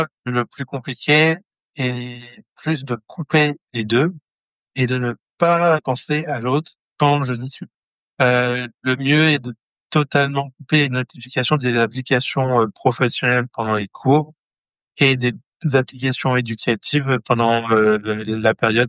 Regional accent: Château-Thierry, Hauts-de-France, France; j'ai 19 ans et je viens de Château-Thierry.

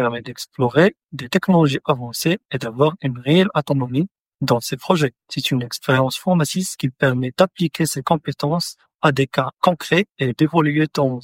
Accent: Morocco; now in Lyon, France; j'ai 24 ans, je viens de Suffolk, une petite ville au Maroc

